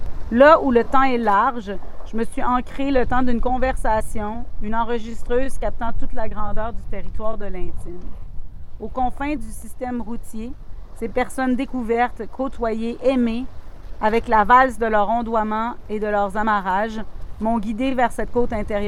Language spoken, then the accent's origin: French; Baie-Comeau, Quebec, Canada; Mon corps a été lâché sur les rives de granit de la Côte-Nord à presque 12 ans. Parenthèse, je suis originaire de Baie-Comeau.